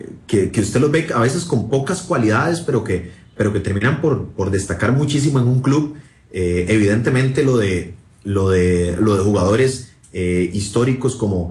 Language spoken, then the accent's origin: Spanish; Heredia, Costa Rica; nos vinimos a vivir ya otra vez acá a Heredia y demás, yo soy cédula 4, yo nací en Heredia, pero estuvimos viviendo allá un tiempo, ya cuando nos vinimos para vivir acá a Heredia, cuando estaba yo por entrar ya al kinder